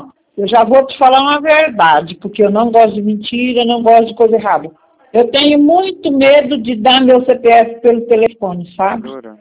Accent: Luiz Antônio, São Paulo, Brazil; born there; now in Ribeirão Preto, Brazil; Sou, nasci em Luiz Antônio.

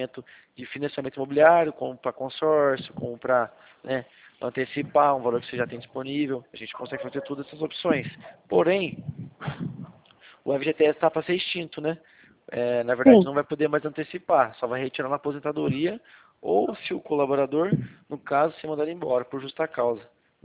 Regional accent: Cornélio Procópio, Paraná, Brazil; sou do Paraná, sou de Cornélio Procópio

